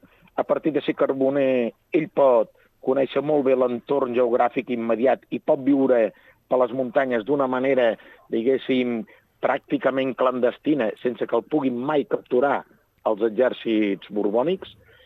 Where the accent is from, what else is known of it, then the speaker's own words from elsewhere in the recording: Catalonia, Spain; sobretot la gent de la meva comarca, el Baix Camp, que sovint som propers al Priorat